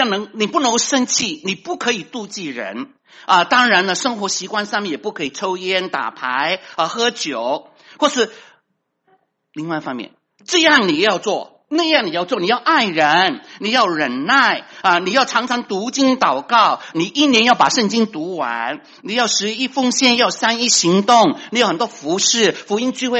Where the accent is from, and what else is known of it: China